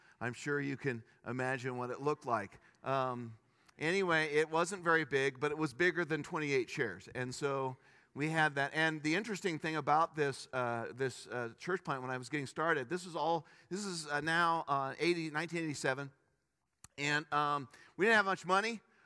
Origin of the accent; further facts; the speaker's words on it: Indianapolis, Indiana, United States; also born or lived in Chicago; I grew up in Indianapolis, Indiana, lived in Chicago, and then moved to Glenwood, Iowa.